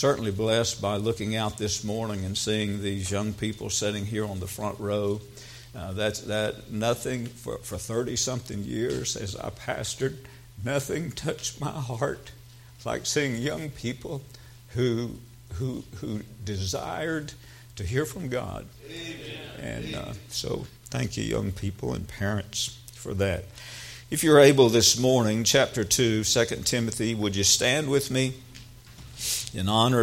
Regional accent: Marshfield, Missouri, United States; My dad pastored Temple Baptist Church in Marshfield, Missouri. And so I was from Marshfield.

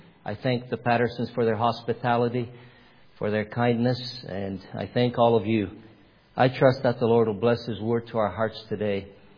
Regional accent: Canada; we did come to Canada in 1981. I grew up in Canada.

